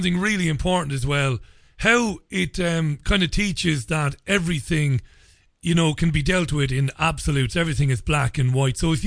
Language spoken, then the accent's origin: English; Ireland; I grew up arguing with people. I'm an Irish guy. We argue all the time